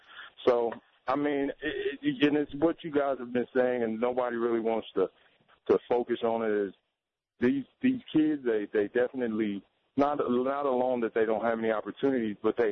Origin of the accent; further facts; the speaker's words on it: Chicago, Illinois, United States; I actually grew up on the west side of Chicago, where my parents moved quickly in the 90s